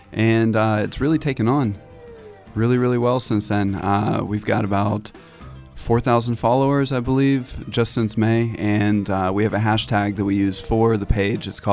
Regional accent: Pittsburgh, Pennsylvania, United States; I'm from out by the airport, so I've been in the area, but I just moved to the city.

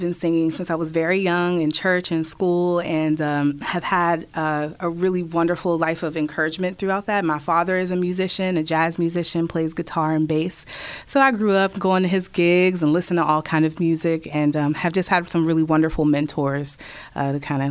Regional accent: Pittsburgh, Pennsylvania, United States; also born or lived in Maryland; Yes, I'm from Pittsburgh. My family is from here. I grew up in Homewood. I moved away to Maryland, D.C. area and moved back after undergrad.

